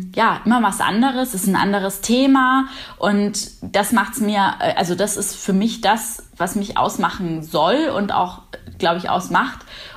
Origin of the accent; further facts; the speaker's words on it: Munich, Bavaria, Germany; Und Weiß-Blau steht für meine Heimat. Heimat ist Bayern und München im Besonderen. Hier lebe ich